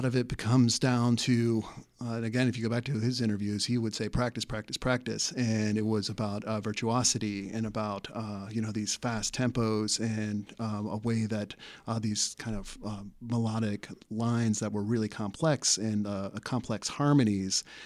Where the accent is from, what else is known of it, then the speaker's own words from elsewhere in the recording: Georgia, United States; I grew up outside of Atlanta, and when I was studying drums and percussion, started getting into jazz drumming.